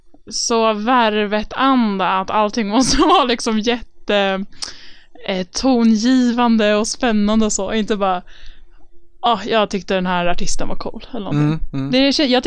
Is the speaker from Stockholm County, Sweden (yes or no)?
yes; Stockholm, Stockholm County, Sweden; I Örnsberg i Stockholm.